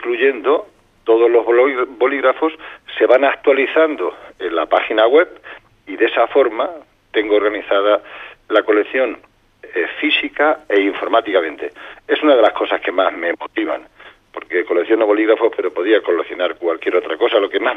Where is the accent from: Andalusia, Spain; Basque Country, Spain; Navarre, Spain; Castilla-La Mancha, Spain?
Castilla-La Mancha, Spain; Ciudad Real; sobre todo aquí en mi tierra, en Ciudad Real